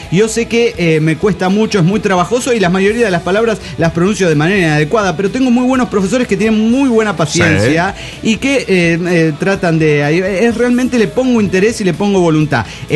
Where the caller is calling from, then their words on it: Tijuana, Baja California, Mexico; Hola, ¿cómo están, amigos? Soy … de Tijuana.